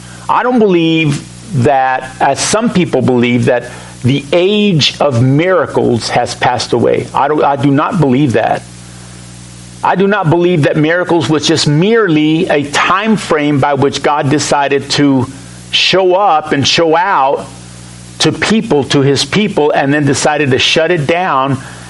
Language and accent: English; Southwest, United States; now in Effingham, United States; I had never lived in Illinois before. I was raised in the Southwest.